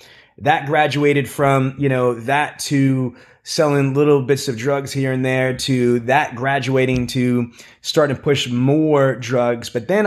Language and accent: English; New York City, New York, United States; So I grew up in Queens, in Brooklyn, New York. Violence, poverty, neglect, mental craziness from my parents, and tortured.